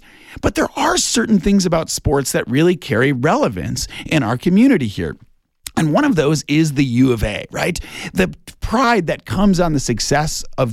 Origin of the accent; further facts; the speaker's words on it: Detroit, Michigan, United States; I learned a lot about this in sports from my father growing up in Detroit, Michigan.